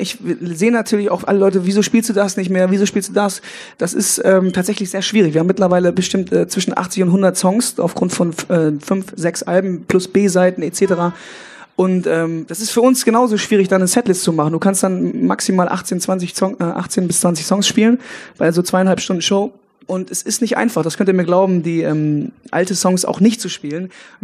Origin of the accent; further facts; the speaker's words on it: North Rhine-Westphalia, Germany; Der linke Niederrhein, meine Heimat